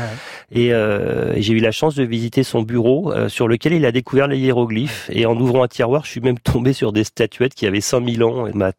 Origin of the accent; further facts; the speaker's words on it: Grand Est, France; Mon enfance dans les Vosges, c'était ça.